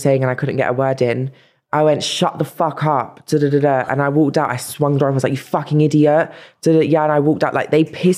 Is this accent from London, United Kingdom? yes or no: yes; London, United Kingdom; She always reminded me I'm from South London.